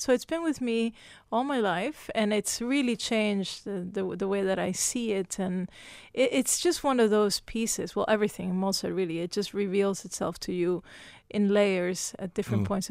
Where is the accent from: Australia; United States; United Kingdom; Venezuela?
Venezuela; I'm from Venezuela.